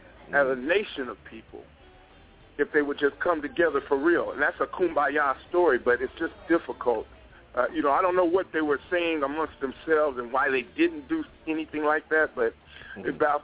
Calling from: San Diego, California, United States; I'm calling from San Diego, California.

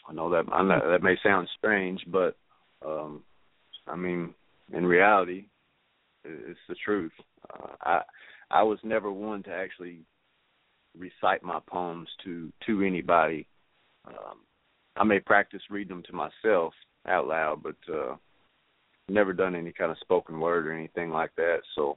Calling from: Arkansas, United States; calling from Arkansas.

